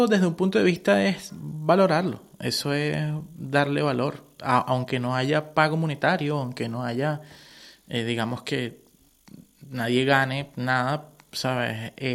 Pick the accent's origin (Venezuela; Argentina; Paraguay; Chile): Venezuela; now in Canary Islands, Spain; Yo soy venezolano, pero vivo en las Islas Canarias.